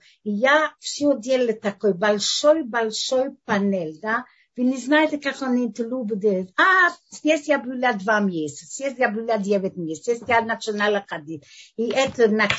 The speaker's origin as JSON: {"language": "Russian", "country": "Russia", "said": "Мы придем из России, нам балет, рисование, музей, я не знаю что."}